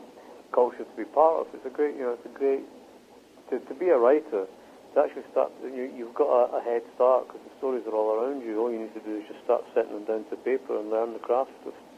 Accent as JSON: {"language": "English", "town": "Leith", "region": "Scotland", "country": "United Kingdom", "tie": "born or raised there", "also_born_or_lived": "Muirhouse", "said": "everybody where I grew up in Leith and in Muirhouse and the schemes, they could just chat and talk and tell tales for ages."}